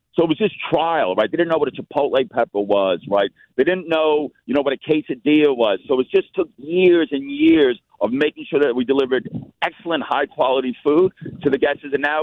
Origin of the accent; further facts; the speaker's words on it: New York, United States; which, even though I'm a New Yorker, I love Chicago.